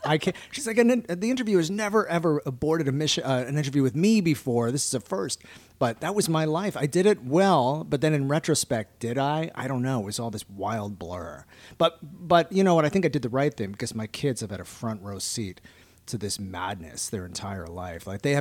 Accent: Canada; I live in Toronto, Canada. Mm-hmm. I'm Canadian.

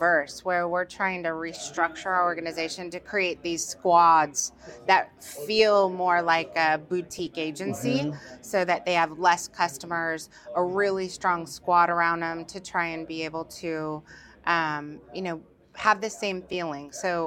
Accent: Washington, United States; I'm from Washington.

